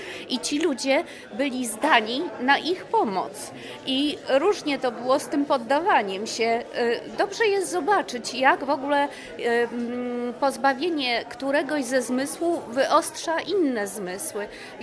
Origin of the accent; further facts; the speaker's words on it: Warsaw, Masovian Voivodeship, Poland; jestem z Warszawy.